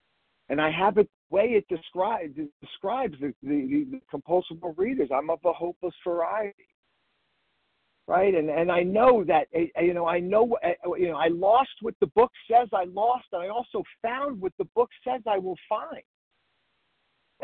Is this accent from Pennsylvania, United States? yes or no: yes; Pennsylvania, United States; I'm from Pennsylvania. I'm not there now, but wow.